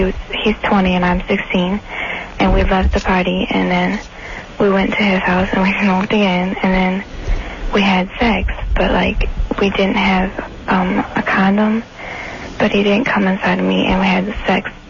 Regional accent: Bronx, New York, United States; I'm from the Bronx, born and raised.

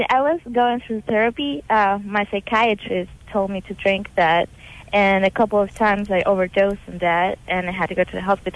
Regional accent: Peru; English is a second language; The thing is that I'm from Peru, so there were places that you could get pills without prescription.

